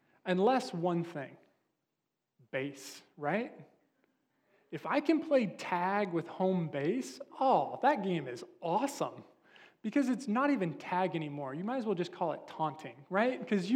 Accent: California, United States; moved away as an adult; when I moved from California, I went up to school in Seattle

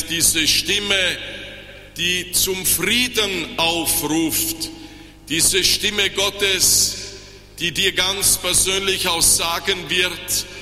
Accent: Vorarlberg, Austria; Ich bin in Vorarlberg geboren und aufgewachsen

